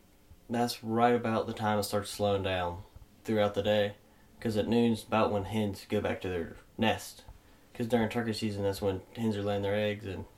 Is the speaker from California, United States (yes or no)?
no; Ravenswood, West Virginia, United States; from Ravenswood, West Virginia. I'm 20 years old, and we're in my lathe shop.